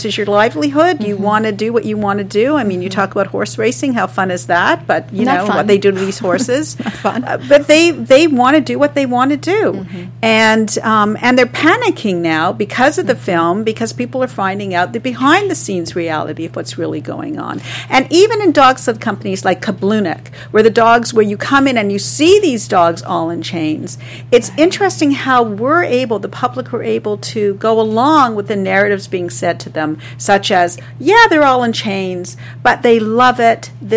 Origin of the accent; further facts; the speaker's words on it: Canada; I felt, as a Canadian, that we were far more progressive.